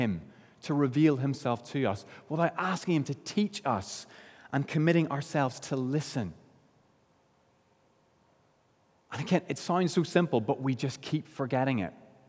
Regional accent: Northern Ireland, United Kingdom; it sounds like a cliche, but growing up in Northern Ireland, my grandfather was a dairy and potato farmer.

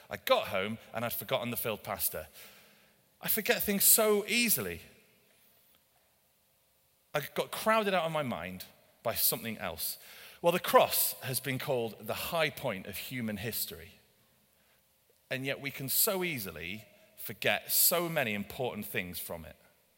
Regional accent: Yorkshire and the Humber, United Kingdom; also born or lived in Cardiff; Despite all appearances, I am a Welshman. I learned to talk on the mission field in Yorkshire, but I was born in Cardiff to a Valleys couple. I've got Wales in my blood, and I am fiercely patriotic.

